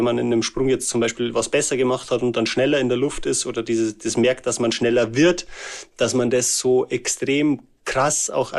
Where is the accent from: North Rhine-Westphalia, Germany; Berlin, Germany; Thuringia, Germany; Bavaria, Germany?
Bavaria, Germany; ich komme aus dem Bayerischen Wald